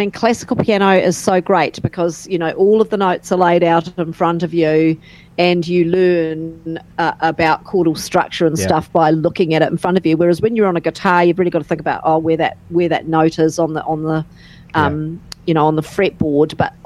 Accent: Nelson, New Zealand; So we're both from Nelson, New Zealand

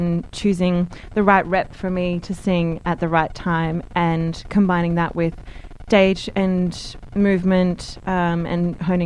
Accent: Brisbane, Queensland, Australia; And I'm actually hailing from Brisbane, so I've done a lot of singing through my high school years there

